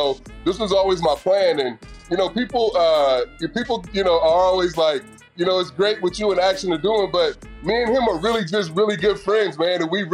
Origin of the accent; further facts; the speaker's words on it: Vallejo, California, United States; And then we paid homage to my hometown, which is Vallejo, California. And the neighborhood I'm from is called The Crest.